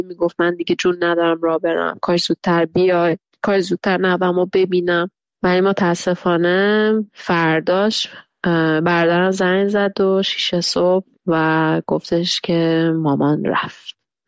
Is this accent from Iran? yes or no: yes; Iran; moved away; الانی که اینجا نشستم به دور از ایرانم